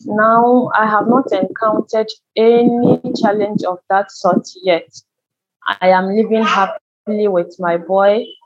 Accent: Ghana; a visually impaired lady, 28 years. I'm from Ghana, and I am a social worker working in the Volta region, to be precise.

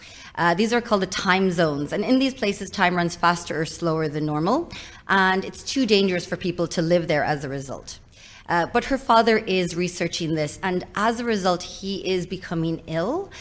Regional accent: Cork, Munster, Ireland; also born or lived in Vancouver, Canada; I was born in Vancouver, and I and my family moved to Ireland when I was around 5 years old. So I lived in a few different places in Ireland. I lived in Cork for a couple of years, where I did get a strong accent

